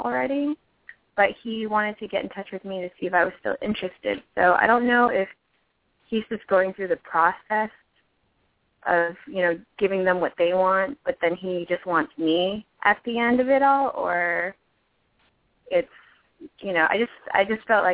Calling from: New York City, New York, United States; I'm calling in from New York City.

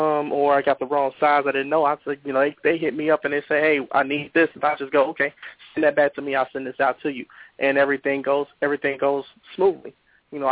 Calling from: Chicago, Illinois, United States; Yeah, Sally, I'm calling in from Chicago.

